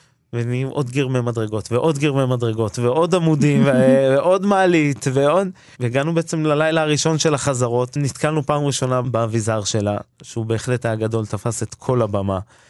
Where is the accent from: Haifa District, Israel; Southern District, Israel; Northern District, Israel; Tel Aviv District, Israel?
Northern District, Israel; Amiad; ואני קיבוצניק, קיבוץ עמיעד